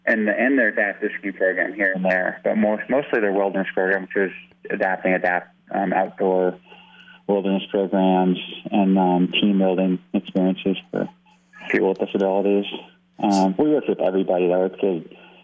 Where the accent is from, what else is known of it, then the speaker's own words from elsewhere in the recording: Maine, United States; moved away as an adult; also born or lived in New Hampshire / California; now in Colorado, United States; No, I grew up in Maine. And I was there till age 18, went to college in New Hampshire, and then transferred to Colorado.